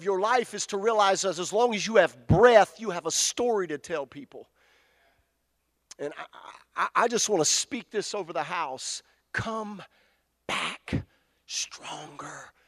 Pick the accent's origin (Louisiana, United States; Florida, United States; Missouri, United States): Louisiana, United States; I'm Cajun. I'll come where you are.